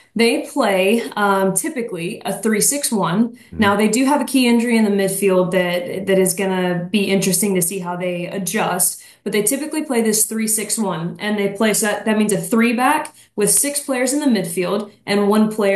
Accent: Mississippi, United States; I'm from Mississippi.

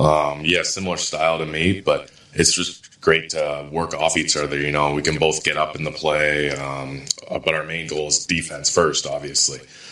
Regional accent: Ontario, Canada; But obviously, just growing up outside of Toronto

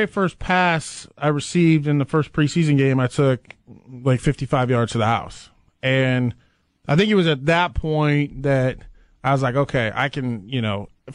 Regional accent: Nebraska, United States; growing up in Nebraska, we always got the Chiefs games first at noon

